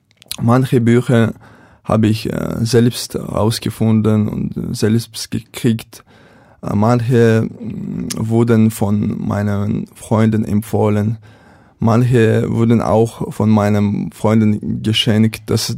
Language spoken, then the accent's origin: German; Chechnya, Russia; German is a second language; now in Germany; sie kennen, dass ich aus Tschetschenien bin und die deutsche Sprache ist nicht meine Muttersprache.